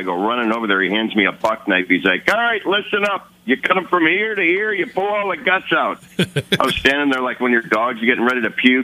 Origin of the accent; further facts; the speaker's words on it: Milwaukee, Wisconsin, United States; I grew up in Milwaukee, Wisconsin, and, growing up, you know, up there.